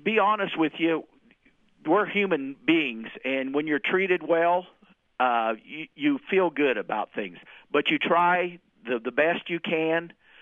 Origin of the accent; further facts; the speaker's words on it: Iola, Kansas, United States; now in Wellington, United States; My hometown of Iola, Kansas, and my adopted hometown of Wellington for the last 33 years have been nothing but totally supportive of it.